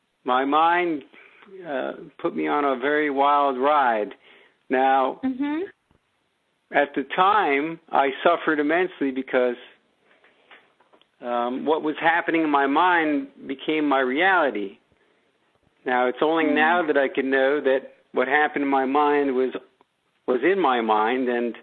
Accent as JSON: {"language": "English", "town": "Great Neck", "region": "New York", "country": "United States", "tie": "born or raised there", "said": "I grew up in Great Neck, New York, and then I went to school, went off to college, Brandeis University, and then I went on to medical school, and then I went to trained in diagnostic radiology down in Miami."}